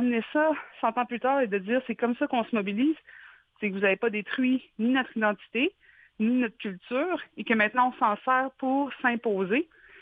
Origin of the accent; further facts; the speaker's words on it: Quebec, Canada; nous, en tant que Québécois